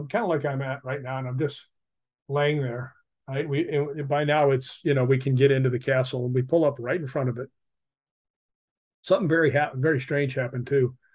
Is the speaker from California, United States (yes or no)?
no; Chicago, Illinois, United States; I grew up in Chicago, and I'm like, ah, God, I love this, right?